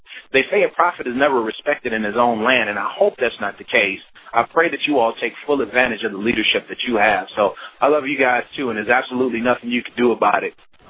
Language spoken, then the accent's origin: English; Chicago, Illinois, United States; Well, I'm from the Midwest. I'm from Chicago